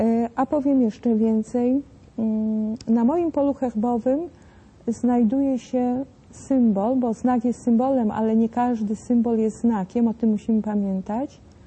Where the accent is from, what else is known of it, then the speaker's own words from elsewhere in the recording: Greater Poland Voivodeship, Poland; Urodziłam się i wychowałam i wzrastałam w dwóch krainach geograficznych, historycznych i w dwóch obszarach kulturowych. Wielkopolska i Mazowsze. Mazowsze i Wielkopolska.